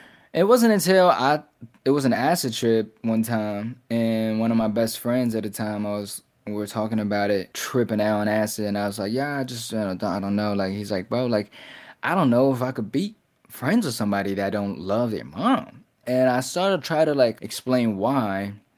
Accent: China; English is a second language; moved away; One time I just remember, because, you know, growing up in China, all you get is anti-Japanese sentiments, you know.

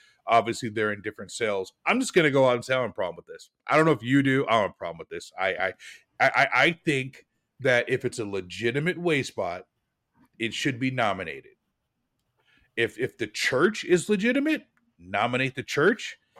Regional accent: Portland, Oregon, United States; many gyms around Portland, editorial comment, Portland, Oregon, my hometown, have had an adjacent Pokestop that is not a gym with a slightly different name.

